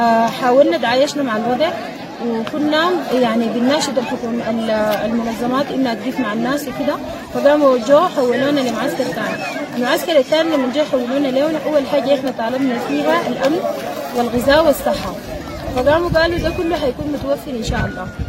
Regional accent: Sudan; يا إما ترجعونا بلدنا السودان.

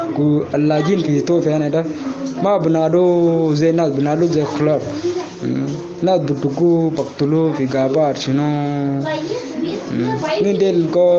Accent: South Sudan; now in Ethiopia; أنا لاجي من إثيوبيا … أنا دا من ساوث السودان نينا قونا طويل في إثيوبيا

